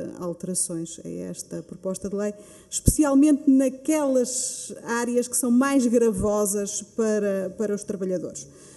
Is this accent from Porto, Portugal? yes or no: yes; Porto, Portugal; Sou de Porto.